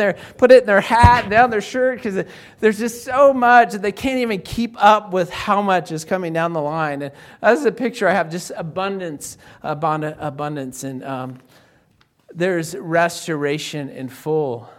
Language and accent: English; Greeley, Colorado, United States; they were telling me about this church in Loveland. I'm from Greeley